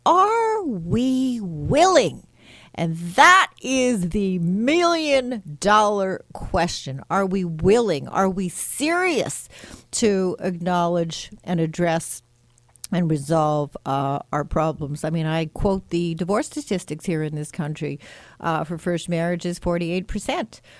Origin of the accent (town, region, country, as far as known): Montreal, Quebec, Canada; now in New York, United States